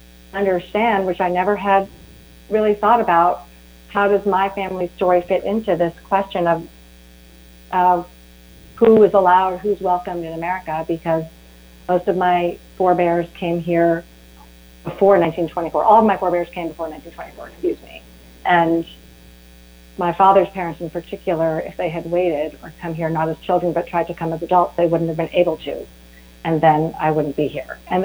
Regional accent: New York City, New York, United States; I didn't have any concept of that growing up in New York City, sort of several generations after the fact.

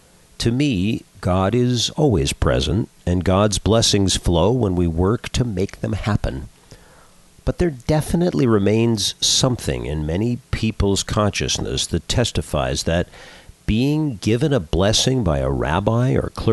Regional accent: Los Angeles, California, United States; You'll explain the difference because obviously, even though I'm from Los Angeles, that doesn't mean I understand it.

